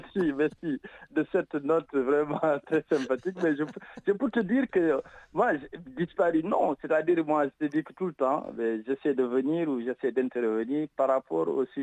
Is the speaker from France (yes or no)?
no; Senegal; on a la chance en tant que Sénégalais